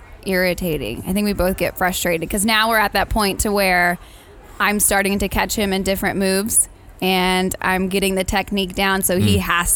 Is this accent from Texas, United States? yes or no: yes; Corpus Christi, Texas, United States; I grew up in Corpus Christi, Texas. So I grew up surfing there. And then I moved to Austin and was on the lake all the time.